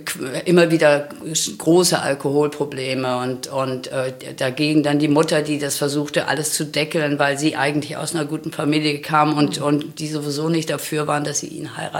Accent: North Rhine-Westphalia, Germany; Also ich bin im Sauerland groß geworden. Und das Sauerland ist genau so, wie es klingt. Wirklich schrecklich.

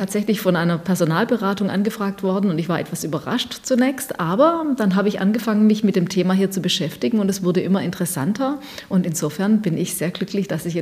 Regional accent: Stuttgart, Baden-Württemberg, Germany; Ich komme aus Stuttgart, wenn man im weitesten Sinne komme ich dann natürlich aus der Region.

